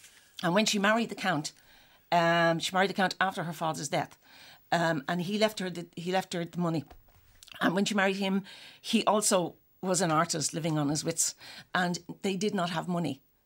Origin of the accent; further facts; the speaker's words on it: Dublin, Leinster, Ireland; I grew up in Dublin.